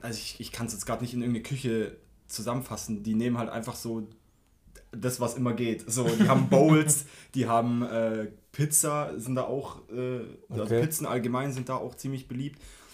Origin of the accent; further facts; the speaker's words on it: Schwenningen, Baden-Württemberg, Germany; Wo ich herkomme, in Schwenningen